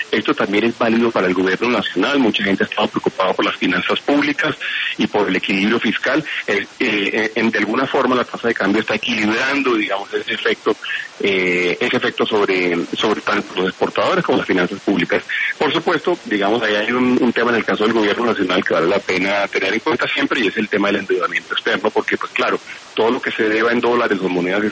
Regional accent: Colombia; Economías como la colombiana son vulnerables a ese tema, son vulnerables porque nosotros somos exportadores de petróleo

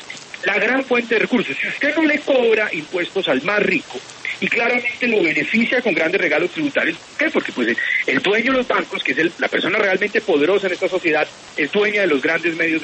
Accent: Colombia; cuando usted es asalariado, como yo, como muchos colombianos

